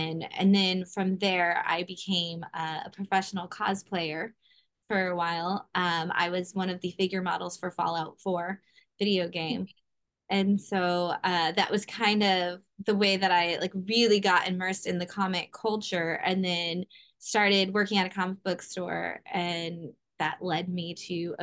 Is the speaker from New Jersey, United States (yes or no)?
no; San Antonio, Texas, United States; Well, I grew up on Riverdale Street in San Antonio, Texas